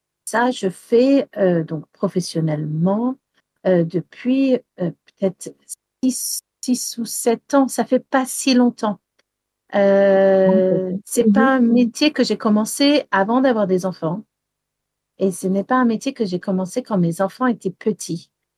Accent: Wales, United Kingdom; first language English; French is a second language; je chante aussi en gallois. Donc, une langue que je maîtrise un petit peu moins bien. Mais j'ai été à l'école en gallois, j'ai quand même étudié le gallois jusqu'au bac.

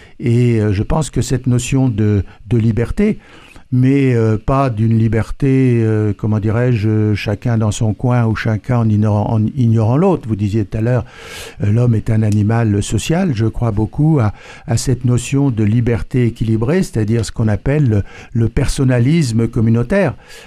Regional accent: Normandy, France; Je suis normand et né sous le signe de la balance.

